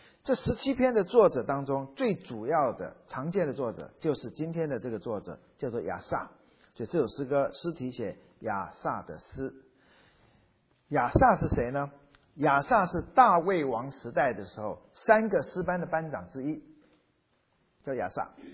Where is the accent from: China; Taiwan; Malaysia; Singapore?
China; 譬如说要献祭的时候，我们中国人叫杀猪宰羊